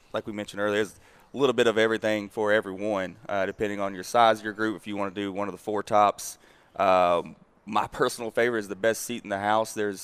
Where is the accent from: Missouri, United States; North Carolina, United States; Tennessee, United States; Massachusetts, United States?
Tennessee, United States; Nashville; Growing up here in Nashville, Joe, like you know, you can probably attest to this.